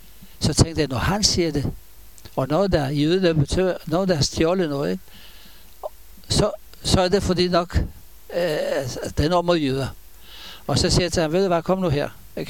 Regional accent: Israel; Danish is a second language; og jeg var frem fra Israel

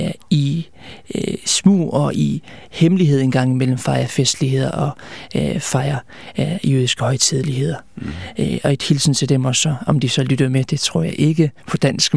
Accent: Aarhus, Central Denmark Region, Denmark; accent: Jutlandic; hvis der er en smule accent, så det må det være det jyske. Jeg er fra Aarhus af.

